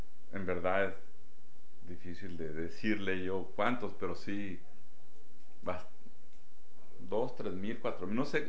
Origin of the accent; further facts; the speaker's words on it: Estación Consuelo, Chihuahua, Mexico; nos fuimos de Chihuahua a un rancho que se llama Estación Consuelo, rumbo a Meoqui, cerquita de Meoqui. Está un pueblito que se llama Estación Consuelo. Entonces ahí fui a entrar a la escuela.